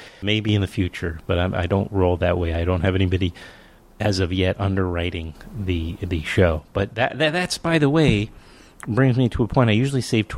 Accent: New York, United States; Now, as a New Yorker, as a person from that bases themselves in Brooklyn

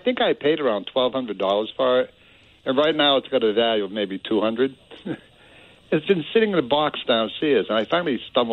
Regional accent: Canada; Being Canadian like I am

